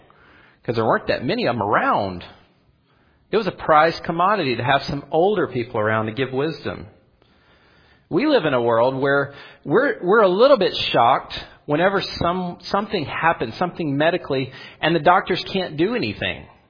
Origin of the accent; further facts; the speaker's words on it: United States; And I try not to take too many opportunities to beat us up for being American Christians, all right?